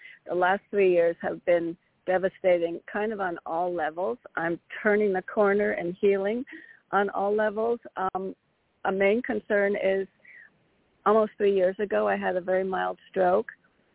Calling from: Connecticut, United States; from Connecticut.

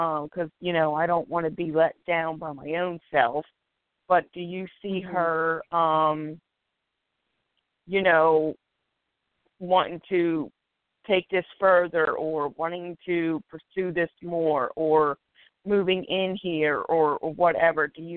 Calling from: Philadelphia, Pennsylvania, United States; I am calling from Philadelphia, PA.

